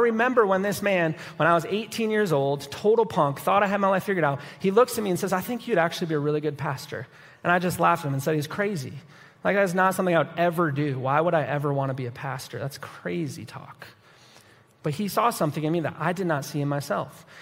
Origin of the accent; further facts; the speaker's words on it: Grand Rapids, Michigan, United States; So I grew up in West Michigan, Grand Rapids area